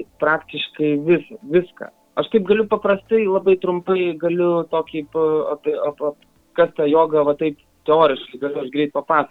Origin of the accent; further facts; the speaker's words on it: Rokiškis, Panevėžys County, Lithuania; now in Alytus, Lithuania; nukritau aš tam Alytui. O originaliai esu iš Rokiškio.